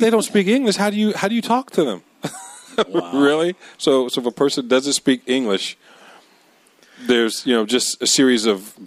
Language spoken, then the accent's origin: English; Akron, Ohio, United States; As you all know, I'm from Akron, and many times I'm not real proud of it. Because of some of the things that come out of my hometown, unfortunately.